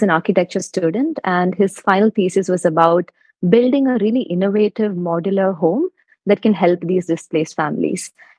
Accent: Kerala, India; I come from Kerala, which is a state in India.

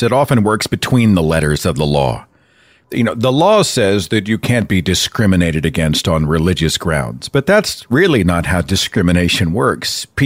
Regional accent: Oklahoma, United States; Alabama, what, Tennessee, Oklahoma, my home state.

